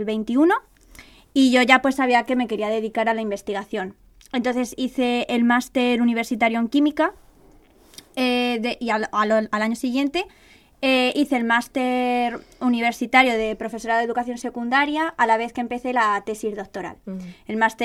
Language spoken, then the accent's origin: Spanish; Campo de Criptana, Castilla-La Mancha, Spain; como ya han dicho mis compañeras. Soy de Campo de Criptana, que es un pueblo de la provincia de Ciudad Real, de Castilla-La Mancha, y tengo 24 años.